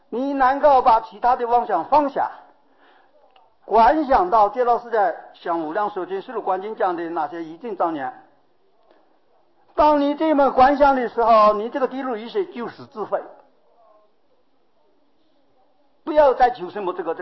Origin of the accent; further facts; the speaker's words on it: China; 梵到我们中国人叫做止